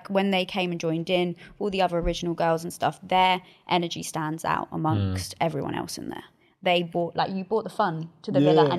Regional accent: South East England, United Kingdom

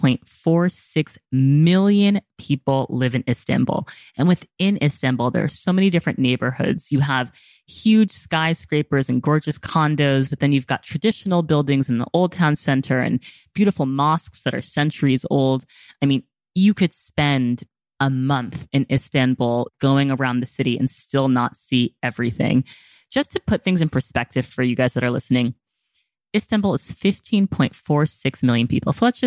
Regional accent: United States; And even me as an American recording this, like, I don't even want to say anything about it.

